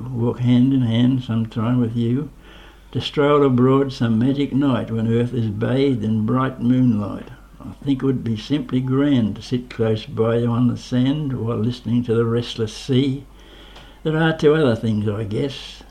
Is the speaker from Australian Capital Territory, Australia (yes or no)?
no; Hamilton, Victoria, Australia; So we came from Hamilton. So every holiday, we would take her and leave her in Dunkeld and go on to Hamilton